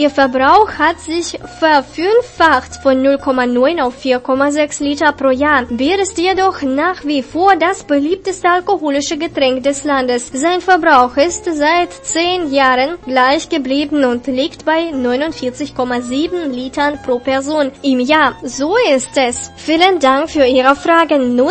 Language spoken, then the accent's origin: German; Gera, Thuringia, Germany; nördlich meiner Heimatstadt Gera.